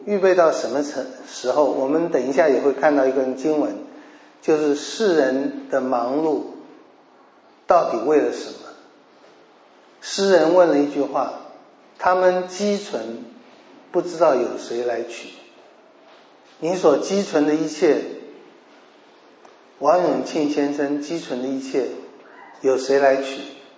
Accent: China; 知足不是我们中国人说的知足常乐

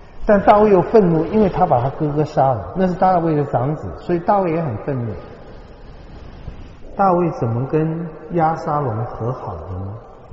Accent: China; 我们中国人一样，各位最好就逃到外公那里去。

